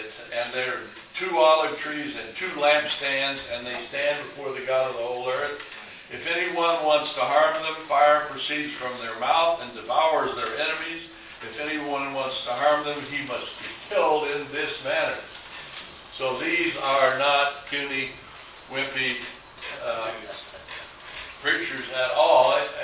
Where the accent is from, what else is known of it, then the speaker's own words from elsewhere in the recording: Idaho, United States; We used to have a lot of it when I was growing up in Idaho.